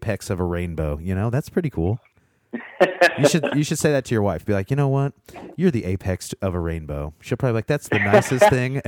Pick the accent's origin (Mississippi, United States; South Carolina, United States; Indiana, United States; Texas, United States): Indiana, United States; I grew up in Southern Indiana